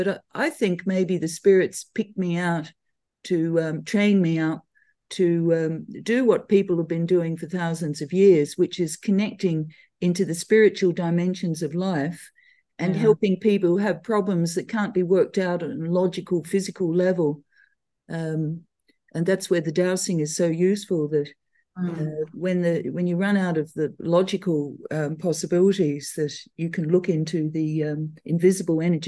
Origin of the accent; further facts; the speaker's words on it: Australia; now in Ireland; where I live in Ireland, I'm from Australia, but I live in Ireland